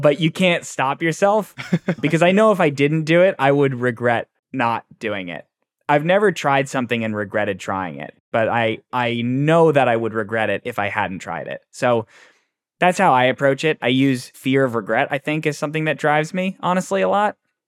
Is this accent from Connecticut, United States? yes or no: yes; Connecticut, United States; Because in my hometown, I come from a nice, well-off suburb in Connecticut, and I get paid pretty well for piano lessons.